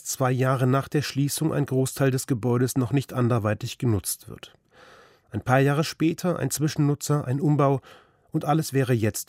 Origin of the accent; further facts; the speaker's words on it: Kredenbach, North Rhine-Westphalia, Germany; Eigentlich lasse ich keine Gelegenheit aus, um meinen Heimatort zu besuchen. Aber Journalismus zu Corona-Zeiten funktioniert so nicht. Die Interviews wurden aus der Ferne geführt. Aber vor knapp 2 Jahren war ich mit dem Mikrofon in Kredenbach